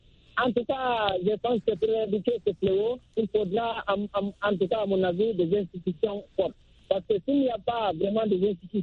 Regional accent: Guinea; now in Cameroon; particulièrement en Guinée, mon pays d'origine

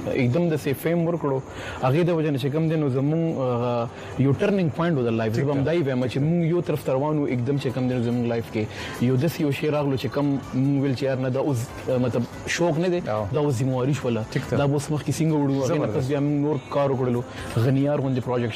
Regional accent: Peshawar, Khyber Pakhtunkhwa, Pakistan; زه د پیښور نه تعلق دی او پیښور کې چې کوم دي زما سکولینګ سره په بابت کې شوی دی سم د پیښور کې شوی دی

